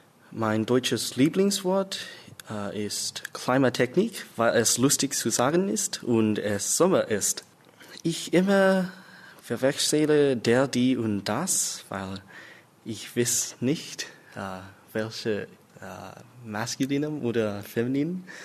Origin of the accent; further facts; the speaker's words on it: Canada; German is a second language; Ich komme aus Kanada. Ich bin im Jahre 1999 geboren.